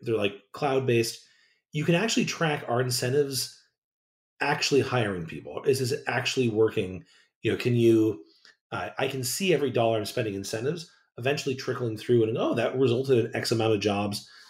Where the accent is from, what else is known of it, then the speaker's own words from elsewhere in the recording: Modesto, California, United States; now in Bay Area, United States; If we're up to me, my hometown, Modesto, I live in the Bay Area now.